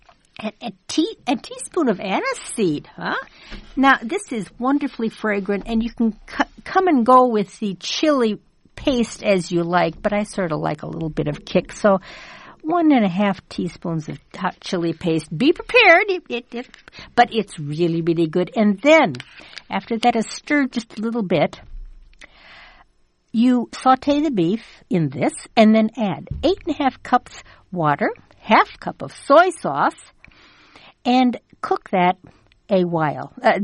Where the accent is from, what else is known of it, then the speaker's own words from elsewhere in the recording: Midwest, United States; these taste combinations are not something I grew up with here in the Midwest